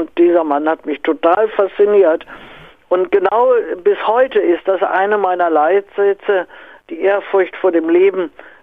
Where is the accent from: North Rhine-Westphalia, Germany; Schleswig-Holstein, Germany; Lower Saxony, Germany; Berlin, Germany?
North Rhine-Westphalia, Germany; Aachen; natürlich sage ich als Aachener, ausgetreten